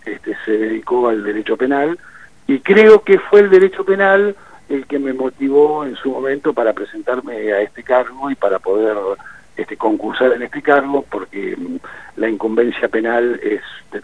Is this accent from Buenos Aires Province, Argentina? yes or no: no; Zapala, Neuquén, Argentina; yo nací en Zapala. La verdad que una ciudad que entraño, amo y quiero, y cada vez que tengo la oportunidad regreso. Hice toda la escuela primaria allí, en la escuela normal, República de Nicaragua